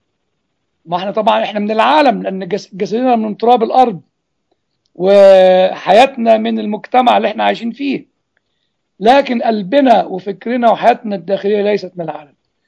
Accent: Egypt; احنا عندنا في مصر 1400 سنة شتيمة في المحبة واعتبارها ضعف

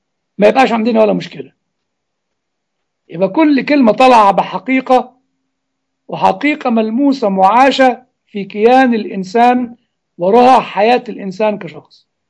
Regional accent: Egypt; وطريقة الشيعة اللي موجودة عندنا في مصر

